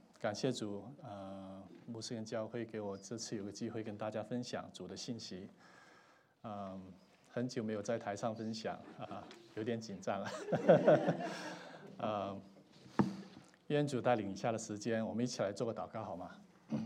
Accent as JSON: {"language": "Chinese", "country": "Hong Kong", "moved": "as an adult", "lives_now": "United States", "said": "我从香港过来美国读大学的时候"}